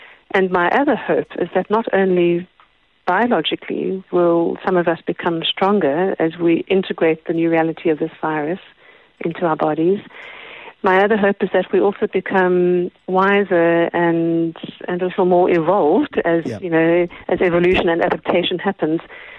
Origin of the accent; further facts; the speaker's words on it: South Africa; I was living in the States for a couple of years and doing my tracking training, following footprints in the sand. But because I grew up here in South Africa